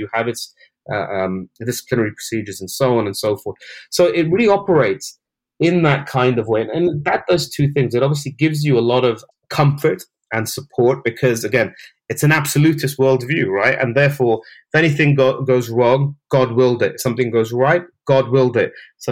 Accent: Saudi Arabia; moved away; And I grew up in the Middle East as a child. I grew up in Saudi Arabia.

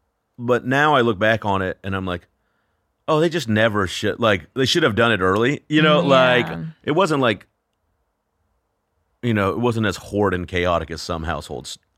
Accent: Fort Worth, Texas, United States; I'm from Fort Worth, which is about 3 hours north of here.

